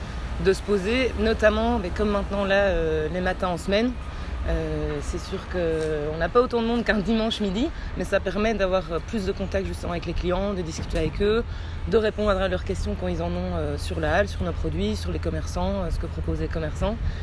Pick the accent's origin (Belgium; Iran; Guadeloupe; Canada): Belgium; now in France; c'est une reconversion, c'est ça, professionnelle et géographique, parce que je suis belge.